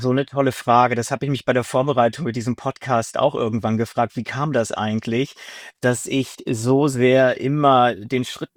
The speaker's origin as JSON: {"language": "German", "town": "Münster", "region": "North Rhine-Westphalia", "country": "Germany", "tie": "born or raised there", "said": "Ich bin irgendwie in Münster aufgewachsen, dieser kleinen Stadt, dieser kleinen Studentenstadt, wo alle mit dem Fahrrad gefahren sind, irgendwie Barberjacken trugen und entweder BWLer oder Juristen waren oder werden wollten."}